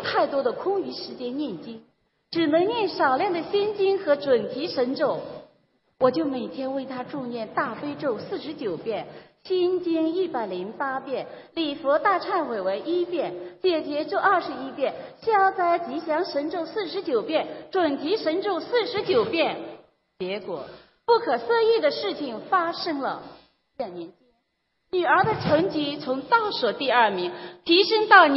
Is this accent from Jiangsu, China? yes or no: yes; Jiangsu, China; ，学习心灵法门两年多了